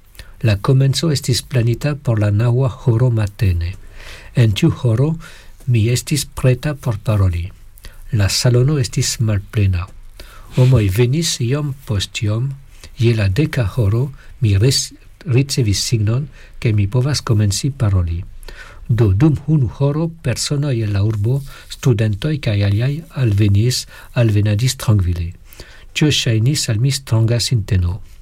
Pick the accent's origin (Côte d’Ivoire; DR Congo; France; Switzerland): Switzerland; Chez nous en Suisse, on peut avoir jusqu'à 15 minutes de retard, c'est acceptable.